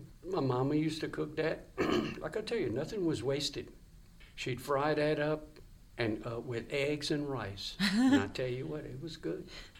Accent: Church Point, Louisiana, United States; because, you know, I grew up in the Church Point. It wasn't much of a city, but I spent a lot of time in the country doing country things.

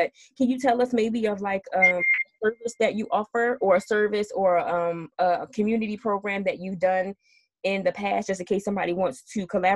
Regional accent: Newark, New Jersey, United States; So I grew up in Newark, New Jersey, mm-hmm. Which is another like kind of like underserved area.

